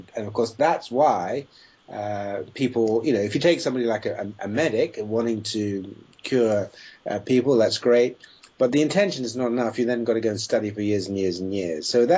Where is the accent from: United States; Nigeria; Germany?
Nigeria; I grew up in Nigeria for a lot of my early life.